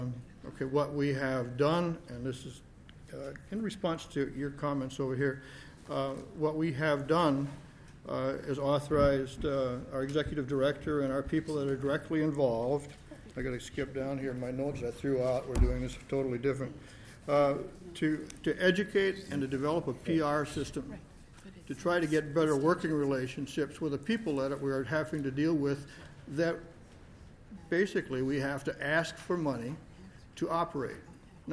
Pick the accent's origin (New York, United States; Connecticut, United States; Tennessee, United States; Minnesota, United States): Minnesota, United States; Dodge Center; Well, quite frankly, I was born and raised in Dodge Center in Dodge County.